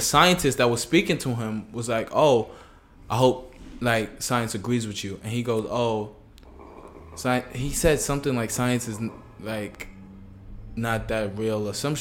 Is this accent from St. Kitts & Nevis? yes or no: yes; St. Kitts & Nevis; moved away; me growing up in the Caribbean, I could speak to the sea level rising because, I want to say I left St. Kitts around 2006, and the first time I went back was 2016.